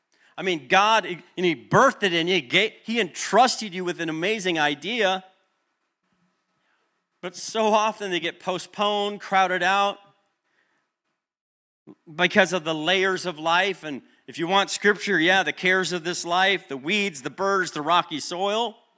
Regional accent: Midwest, United States; And for me, I'm from the Midwest and we have grass out there.

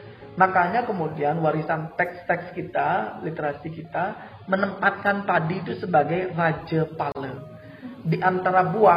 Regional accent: Bali, Indonesia; semoga saja kita sebagai warga Bali ingat jati diri kita, eling gitu

